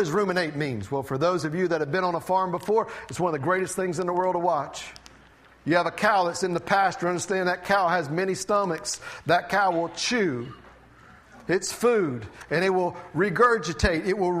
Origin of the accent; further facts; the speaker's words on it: Tyro, North Carolina, United States; Somebody asked me, hey, where are you from? I was born and raised in Tyro, North Carolina.